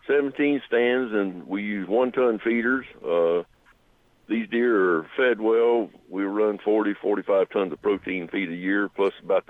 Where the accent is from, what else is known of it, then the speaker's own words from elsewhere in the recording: Florida, United States; moved away; That's the way I was raised. I'm originally from Florida.